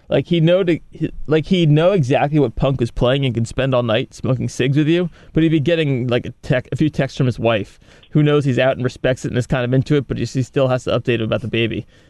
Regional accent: New Jersey, United States; I can't pronounce it because I'm from Jersey.

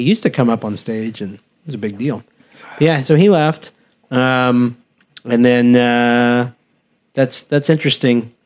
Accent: Hot Springs, Arkansas, United States; There were a couple of Woodies on the lake where I grew up down in Hot Springs

